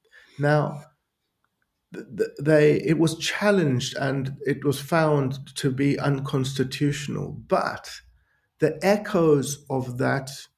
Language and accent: English; South Africa; I mean, I grew up in South Africa. I was a student in the late 80s.